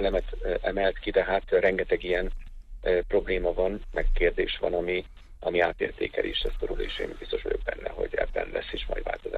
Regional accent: Hungary; Én gyerekkoromban is emlékszem rá, én is vidéken nőttem föl

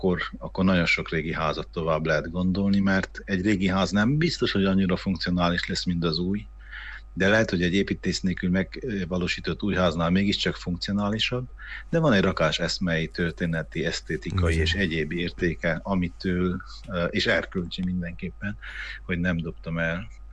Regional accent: Székely Land, Romania; és mi vagyunk, székelyek vagyunk. Tehát ha mondjuk egy olyan vidéken lakok, Székelyföldön, ahol évszázadokig fából építkeznek

